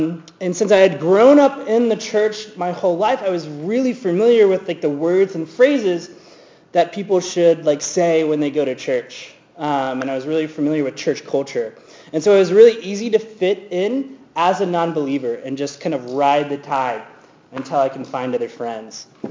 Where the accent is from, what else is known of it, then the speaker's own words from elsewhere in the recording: Tallahassee, Florida, United States; But I grew up in Tallahassee, Florida. I grew up kind of in the outskirts. I was homeschooled, and so like church was my community.